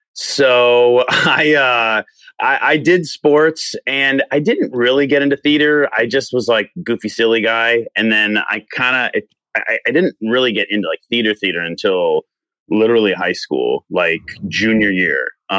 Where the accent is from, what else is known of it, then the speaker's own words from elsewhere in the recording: Tucson, Arizona, United States; I do think back and consider myself pretty fortunate to where I grew up in growing up in Tucson